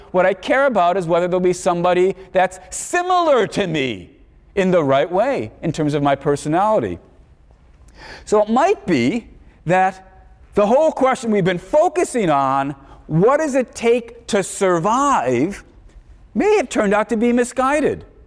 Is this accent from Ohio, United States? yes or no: no; Chicago, Illinois, United States; Doesn't remember being … doesn't remember growing up in Chicago, doesn't remember my family